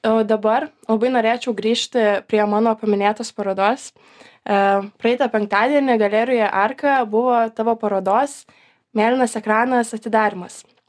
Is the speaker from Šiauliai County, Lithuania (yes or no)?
yes; Šiauliai, Šiauliai County, Lithuania; now in Vilnius, Lithuania; Aš pati esu iš Šiaulių, kai atvykau į Vilnių, aš labai gerai atsimenu